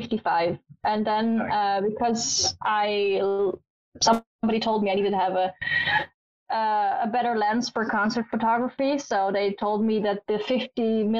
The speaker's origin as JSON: {"language": "English", "country": "Netherlands", "second_language": "English", "said": "I'm from the Netherlands. We also call it Holland for people that don't know the Netherlands."}